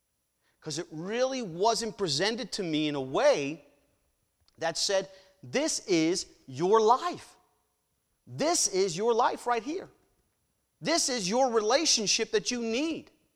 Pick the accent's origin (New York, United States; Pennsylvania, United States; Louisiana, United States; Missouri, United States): Pennsylvania, United States; Yes, United Church of Christ. And that's what I grew up in Pennsylvania.